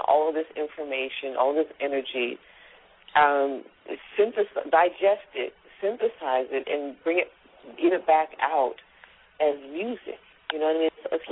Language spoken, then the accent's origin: English; Pennsylvania, United States; born there; I was born in Pennsylvania.